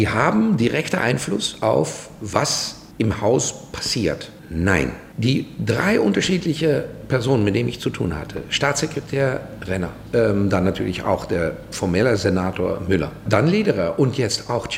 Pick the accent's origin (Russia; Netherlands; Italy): Netherlands; Amsterdam, North Holland; now in Germany; In Amsterdam, wo ich herkomme, war das kurz vor, dass es hier losging, schon der Fall.